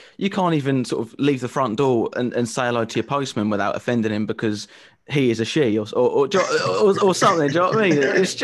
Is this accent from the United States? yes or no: no; England, United Kingdom; Well, you know, I'm a comedian, I'm English